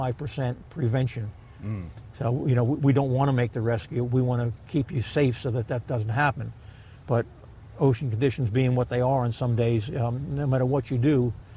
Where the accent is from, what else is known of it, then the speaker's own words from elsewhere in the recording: Avon, New Jersey, United States; Well, I grew up on the Jersey Shore. I grew up right across the street from Shark River down the road, and I grew up on the beaches in Avon further down.